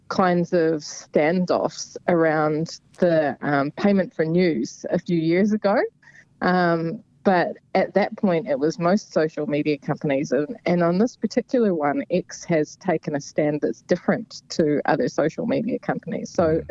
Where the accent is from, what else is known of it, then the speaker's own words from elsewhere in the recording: New Zealand; it's my view as a New Zealander